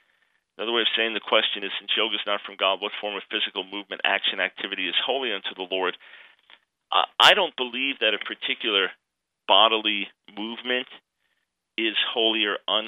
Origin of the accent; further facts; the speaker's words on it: New York, United States; I was born in New York City, raised on Long Island.